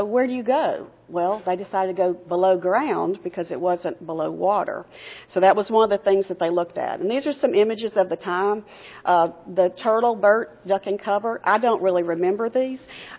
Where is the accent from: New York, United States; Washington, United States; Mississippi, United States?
Mississippi, United States; I grew up in Mississippi. I left for my nursing school, and I've been in different areas of the state.